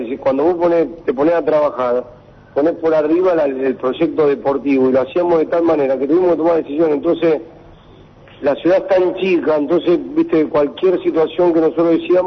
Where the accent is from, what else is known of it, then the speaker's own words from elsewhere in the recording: Santa Fe, Argentina; al límite, nosotros que somos de Santa Fe.